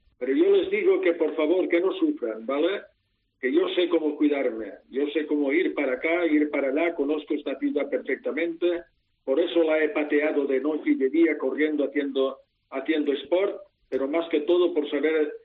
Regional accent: Valencian Community, Spain; Vale, yo quiero informar no solo a Valencia, a mi tierra, en Madrid, a toda España, y a toda Europa y a todo el mundo.

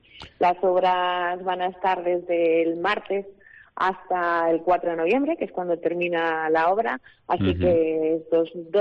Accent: Alfaro, La Rioja, Spain; Y nosotros podemos decir que somos la esquinita de La Rioja en la que más nos están visitando, ¿no?

